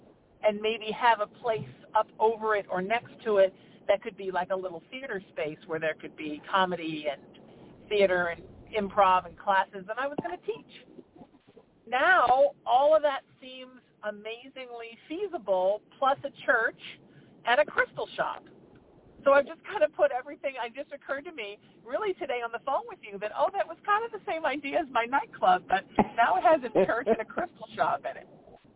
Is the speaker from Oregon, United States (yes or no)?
no; New Haven, Connecticut, United States; also born or lived in Huntington Beach; I have moved back to what I consider to be my hometown, although New Haven, Connecticut is really my hometown. But as a kid, we moved every 5 years, so nothing ever felt permanent till we moved to Huntington Beach.